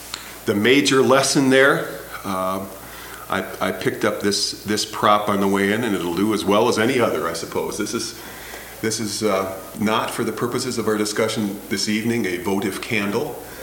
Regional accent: Chicago, Illinois, United States; I'm here from Chicago for a period of time

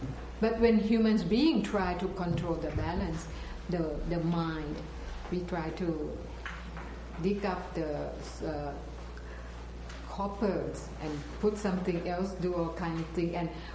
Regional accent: Thailand; So this is very, very important for Muslims, because my background, I came from Thailand. I stay with the Buddhist.

